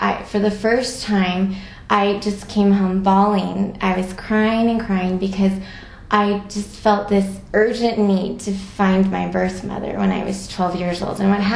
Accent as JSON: {"language": "English", "country": "United States", "said": "definitely Chinese American. So I think that in terms of how I identify, I would definitely say that I'm Chinese American."}